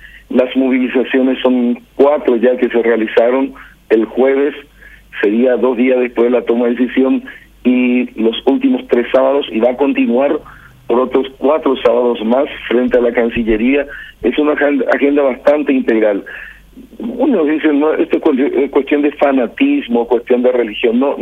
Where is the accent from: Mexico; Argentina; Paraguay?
Paraguay; Nosotros como paraguayos